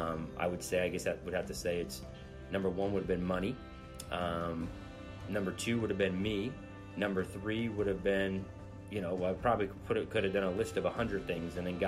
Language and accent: English; Florida, United States; I was born and raised here in Florida, and I was raised Catholic.